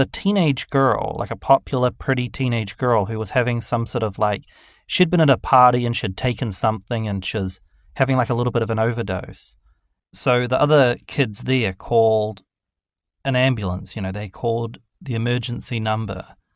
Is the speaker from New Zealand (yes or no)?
yes; New Zealand; I remember learning about this growing up in New Zealand, which is, you know, full of cattle farms and sheep farms and everything